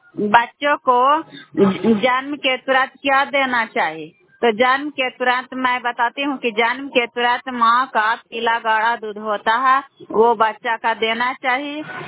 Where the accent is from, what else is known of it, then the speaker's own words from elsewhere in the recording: Koyli Bigha, Bihar, India; मैं बेलसी पंचायत के रहने वाली हूँ और घर कोयली बिघा थाना चंडी पोस्ट वाली बेलसी।